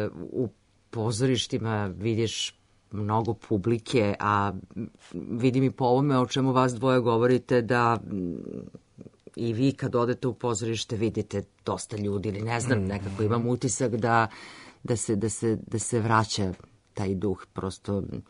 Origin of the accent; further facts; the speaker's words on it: Vojvodina, Serbia; Ja sam odrasla u Vojvodini